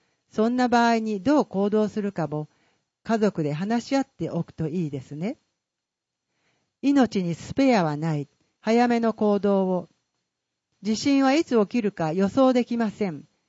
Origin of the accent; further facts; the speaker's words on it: Shiojiri, Nagano, Japan; 私は出身が塩尻市なので、引っ越してきた当初は地域のことが全くわかりませんでした。